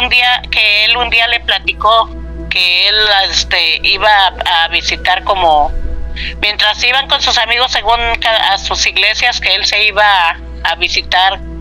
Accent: Cuernavaca, Morelos, Mexico; also born or lived in Mexico City; nací en el Distrito Federal, en La Raza, pero vivimos más tiempo en Cuernavaca.

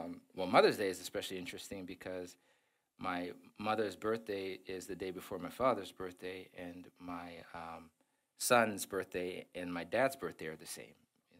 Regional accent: Zambia; A friend of mine I grew up in Zambia with got brain cancer

